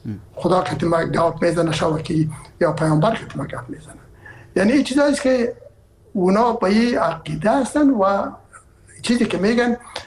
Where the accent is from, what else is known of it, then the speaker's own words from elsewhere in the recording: Herat, Afghanistan; ما که هستم از هرات هستم و پدر و مادر من هرات هستن